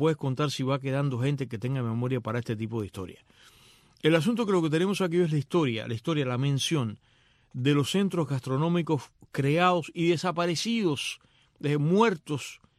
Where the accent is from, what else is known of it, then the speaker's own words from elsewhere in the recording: Cuba; moved away; el año que yo me fui de Cuba